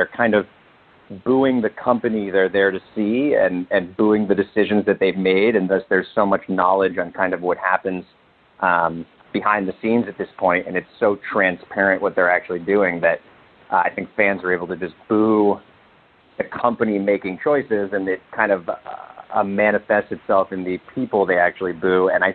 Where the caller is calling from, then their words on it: Los Angeles, California, United States; Los Angeles.